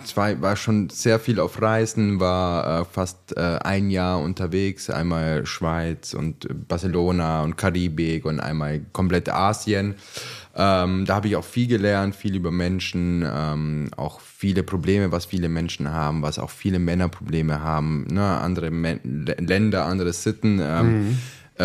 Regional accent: Germany; born there; ich bin 33 Jahre alt und bin gebürtiger Italiener, bin in Deutschland geboren

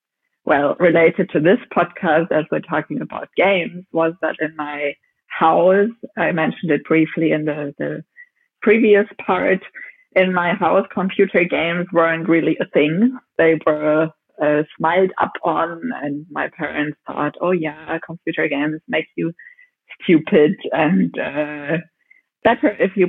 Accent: Germany; Well, my upbringing was quite standard for a German girl, I would say. My parents were both teachers, and I was growing up in a small industrial city in southern Germany.

